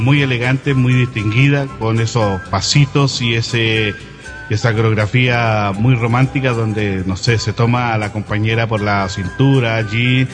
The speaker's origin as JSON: {"language": "Spanish", "country": "Chile", "said": "que le llaman incluso popularmente acá en Chile, en mi tierra"}